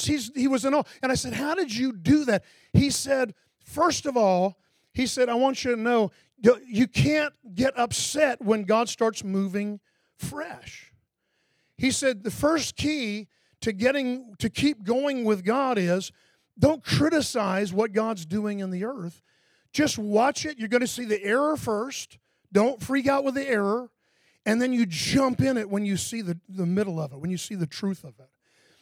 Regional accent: Lake Mary, Florida, United States; I grew up in Lake Mary, so I'm kind of an Orlando, greater Orlando guy.

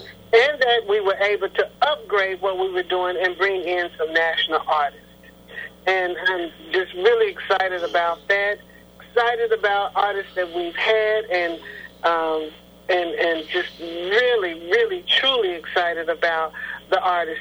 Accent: Memphis, Tennessee, United States; And, you know, I'm originally from Memphis, and they would block off the streets and start a party.

